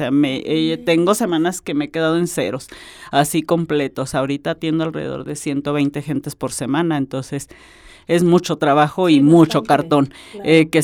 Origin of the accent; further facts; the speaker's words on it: Aguascalientes, Mexico; le damos el contexto de que somos de Aguascalientes